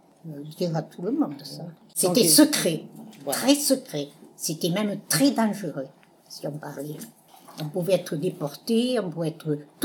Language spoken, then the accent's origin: French; Muret, Occitanie, France; born there; Moi, à Muret. Et je suis née à Muret.